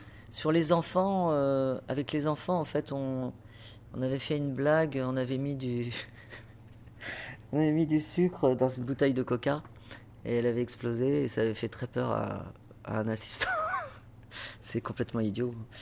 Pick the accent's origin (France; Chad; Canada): France; Paris, Île-de-France; born there; suis née à Paris dans le 13e arrondissement